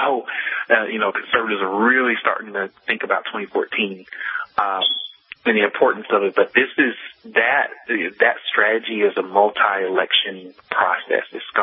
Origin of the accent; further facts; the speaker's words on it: Virginia, United States; Sequestration, Virginia is my home state, disclaimer, but sequestration is a huge deal